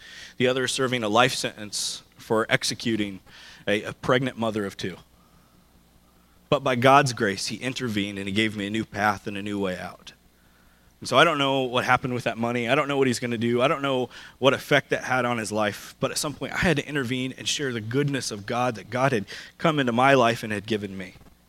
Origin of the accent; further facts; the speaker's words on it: Arkansas, United States; By the way, I'm a pastor, and I'm from Arkansas.